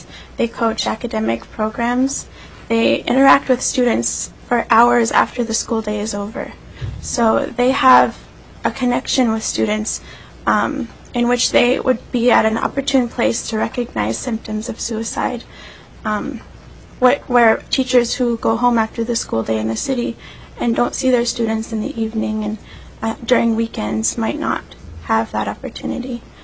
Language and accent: English; Pilot Station, Alaska, United States; also born or lived in White Mountain, Alaska; And I'm from Pilot Station, Alaska, and White Mountain, Alaska.